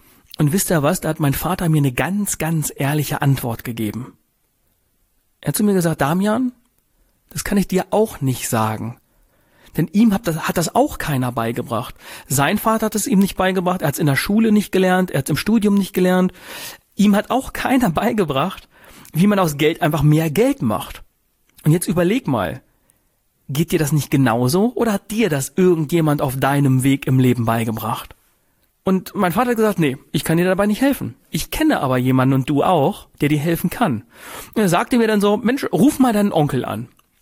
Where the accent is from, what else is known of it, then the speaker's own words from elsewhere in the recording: Gifhorn, Lower Saxony, Germany; ich komme aus Gifhorn, ich bin jetzt extra angereist.